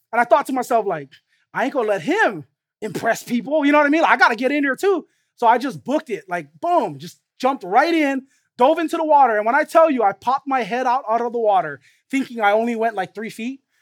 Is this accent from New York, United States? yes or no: no; Waipahu, Hawaii, United States; after high school, I went to school in the mainland, and I grew up right here in Waipahu. And if you notice, there's no beaches around Waipahu, okay?